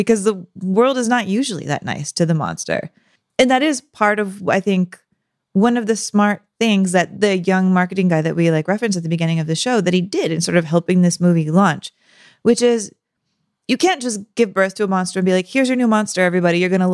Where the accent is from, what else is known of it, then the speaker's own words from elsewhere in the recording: San Antonio, Texas, United States; You know, we had a Rocky Horror right when I was growing up in San Antonio, Texas.